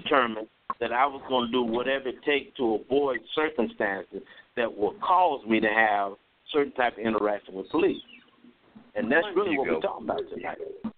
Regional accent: Chicago, Illinois, United States; now in Nashville, United States; I did grow up in Chicago, and I left Chicago and came to Nashville. When growing up in Chicago, I saw some of the worst things myself.

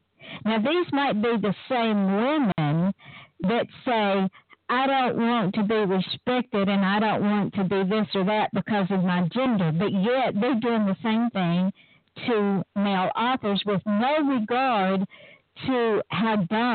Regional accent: Southern United States, United States; I'm from the Old South, and in the Old South, when a young girl or a woman hopped from man to man to man, her reputation was that of a harlot or a whore

